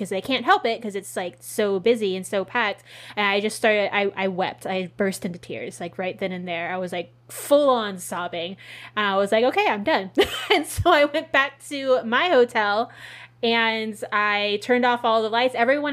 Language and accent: English; California, United States; I am from California, so humidity is not a thing that I can deal with very well.